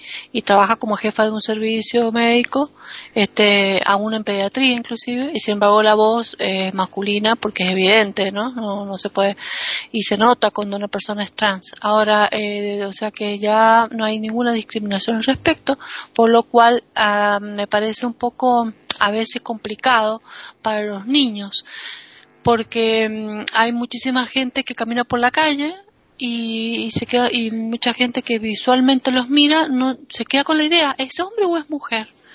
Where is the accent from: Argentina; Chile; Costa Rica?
Argentina; Bueno, en mi país las cosas cambiaron muchísimo desde que hace 10 años se aceptó el matrimonio igualitario como ley. Entonces, acá desde el año 2010 en la Argentina